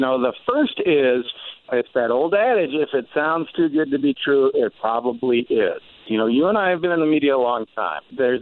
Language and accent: English; Nebraska, United States; Jason, you know I'm from Nebraska originally